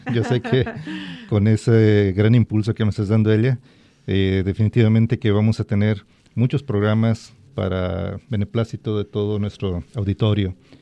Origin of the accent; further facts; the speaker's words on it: Tuxpan, Jalisco, Mexico; consumí lo que mi pueblo de origen produce, de Tuxpan, Jalisco.